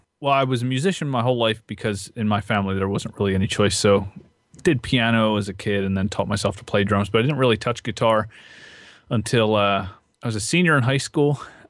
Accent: Manheim, Pennsylvania, United States; I grew up in good old Manheim, Pennsylvania, which is right in the middle of Lancaster County.

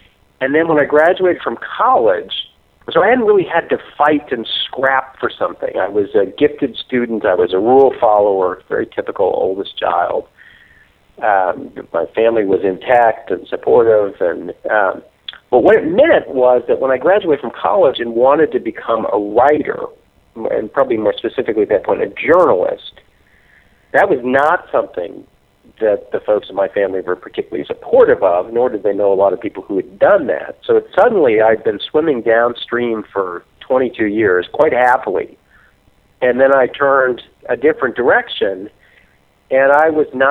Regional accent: Illinois, United States; accent: American; I grew up near Chicago in the suburbs, not far from where I am right now.

